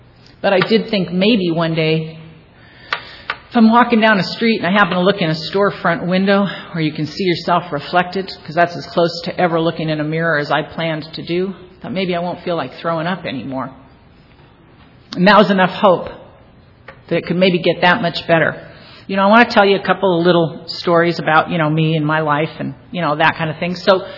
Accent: Venice, California, United States; Now, I grew up in Venice, and I had run away once to Culver City, which was 7 miles east.

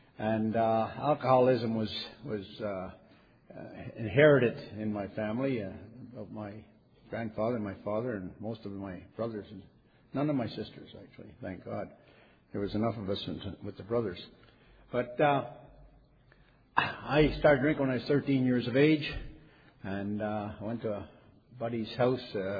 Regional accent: Montreal, Quebec, Canada; now in Toronto, Canada; I'm an alcoholic. I'm a member of the Half Century Group in Toronto. But in actual fact, I was born in Montreal. So I'm called

